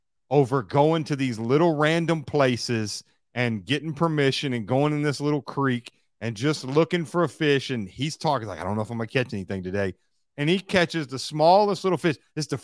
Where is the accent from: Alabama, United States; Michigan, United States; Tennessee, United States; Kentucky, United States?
Kentucky, United States; I grew up in Kentucky. I can fish.